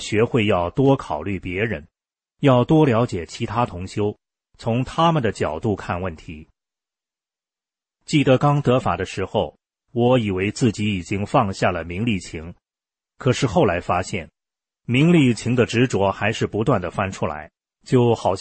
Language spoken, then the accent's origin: Chinese; San Francisco, California, United States; also born or lived in China / Hong Kong; 小时候在大陆经历过文革，后来到了香港，辗转来到美国，在旧金山复杂的环境中长大